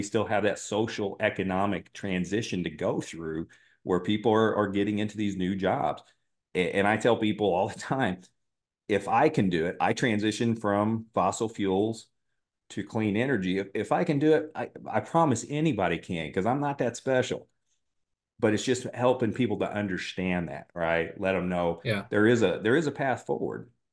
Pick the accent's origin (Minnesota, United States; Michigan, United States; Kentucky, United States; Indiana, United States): Indiana, United States; I'm originally from Southern Indiana, which Southern Indiana is kind of coal country for that part of the state. A lot of coal mines, a lot of coal-fired power plants. I grew up on what used to be a former coal mine.